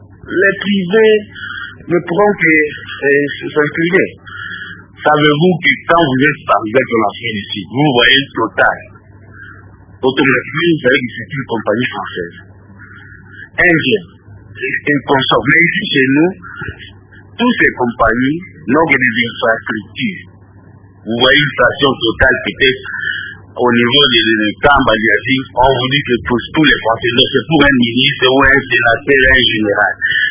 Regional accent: Équateur, DR Congo; Vous savez que même chez moi, à l'Équateur, il y a du pétrole qu'on n'a pas exploité.

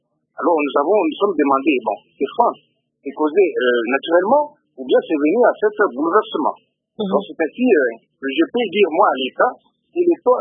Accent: Mbuji-Mayi, Kasaï-Oriental, DR Congo; Ici, chez nous, à Mbujimayi

